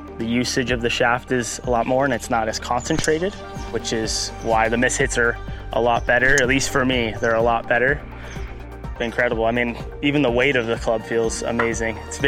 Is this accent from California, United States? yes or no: yes; Agoura Hills, California, United States; I'm from Agoura Hills, California.